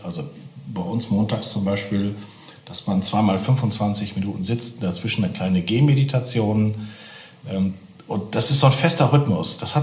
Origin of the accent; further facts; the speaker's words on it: Essen, North Rhine-Westphalia, Germany; ich bin ja im Bistum Essen groß geworden.